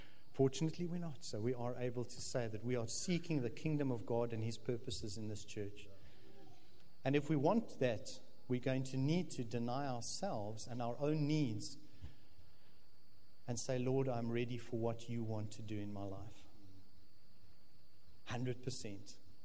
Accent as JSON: {"language": "English", "town": "Stellenbosch", "region": "Western Cape", "country": "South Africa", "tie": "born or raised there", "said": "especially I grew up in Stellenbosch, and just as Shofar became a church after about 5 years, we joined the church in 1996."}